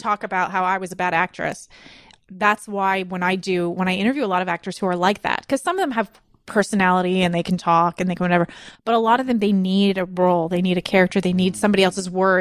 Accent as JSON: {"language": "English", "country": "Canada"}